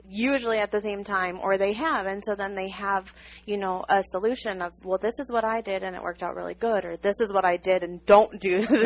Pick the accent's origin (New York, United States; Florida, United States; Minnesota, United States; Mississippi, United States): Minnesota, United States; I grew up in Minnesota. I had no idea where Laughlin was.